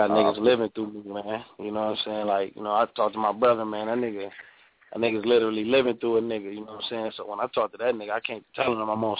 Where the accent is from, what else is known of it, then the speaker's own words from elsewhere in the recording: Pontiac, Michigan, United States; I mean, first of all, I'm from Pontiac, man, so you step out your porch, you're in the mix, you know what I'm saying, because it's so small